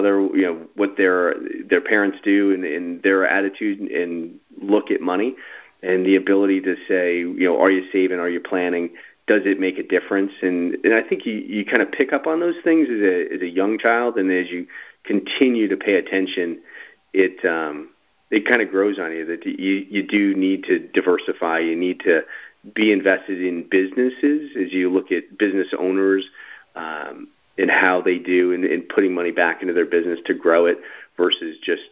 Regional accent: Southbury, Connecticut, United States; Yeah, Chris, I grew up in Southbury, Connecticut, so not too far from where you are, and grew up middle class.

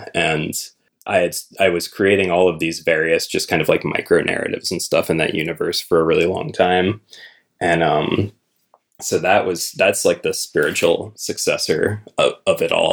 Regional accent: Norco, Louisiana, United States; Yeah, so I'm from Louisiana. I grew up in Norco, Louisiana, which is a small, very industrialized town about 25 minutes upriver from New Orleans.

